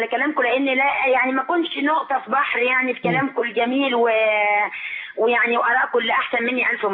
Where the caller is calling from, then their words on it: Alexandria, Alexandria Governorate, Egypt; أنا بقول لحضرتك من اسكندرية.